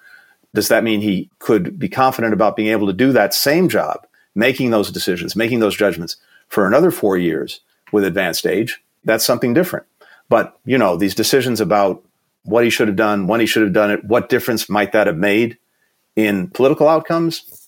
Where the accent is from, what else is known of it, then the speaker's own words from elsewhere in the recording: New York, United States; I have to say I'm originally from New York, so I'm really a Knicks fan.